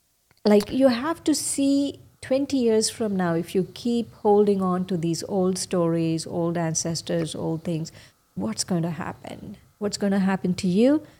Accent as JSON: {"language": "English", "country": "India", "said": "I come from India, and I'm female."}